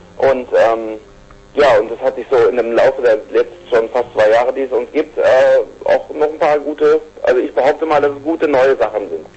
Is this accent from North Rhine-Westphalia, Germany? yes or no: yes; Krefeld, North Rhine-Westphalia, Germany; Wir sind aus Krefeld, ganz genau.